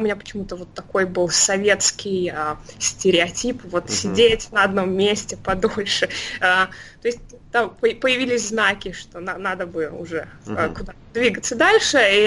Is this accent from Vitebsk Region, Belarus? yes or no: no; Minsk, Belarus; я начала работу удаленно в Беларуси, я из Минска.